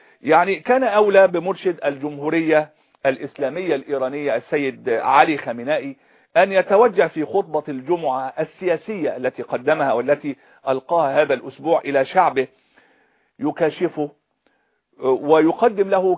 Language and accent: Arabic; Egypt; أنا أتحدث الآن كمصري كمسلم سني مصري